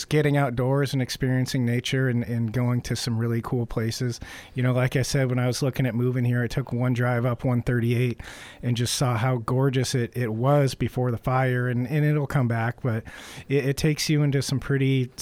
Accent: Pacific Northwest, United States; growing up in the Pacific Northwest as an avid fisherman

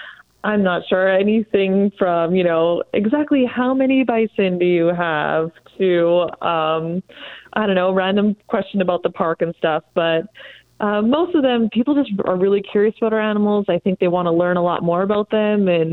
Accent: East Coast, Canada; now in Oregon, United States; I'm from Canada. I flew all the way out here from East Coast of Canada to work at Wildlife Safari

